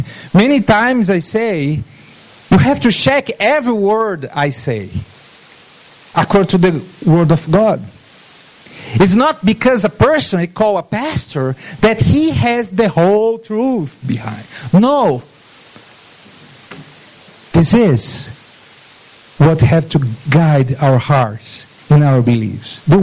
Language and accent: English; Brazil; English is a second language; because I'm from Brazil, I confess to you that I have to lead with my mind